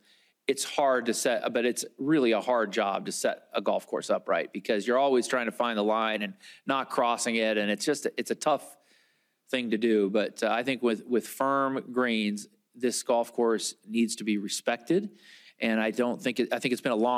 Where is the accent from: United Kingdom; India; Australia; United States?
United States; California; And hopefully, as a Californian, although I'll be moving soon, but we lead by example.